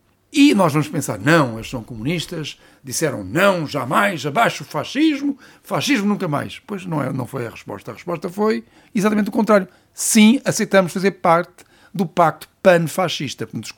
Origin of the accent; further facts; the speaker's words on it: Portugal; Nós somos portugueses